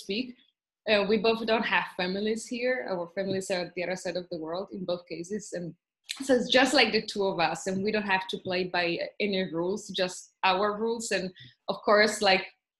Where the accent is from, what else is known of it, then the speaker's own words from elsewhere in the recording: Italy; English is a second language; I'm from Italy, so Trieste is a town in the northeast.